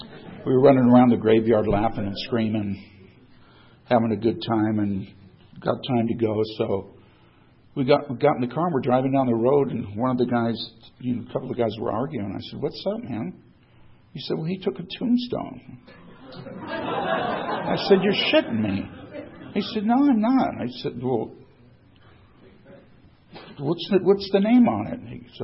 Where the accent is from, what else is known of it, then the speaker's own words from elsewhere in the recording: San Diego, California, United States; I grew up right here in San Diego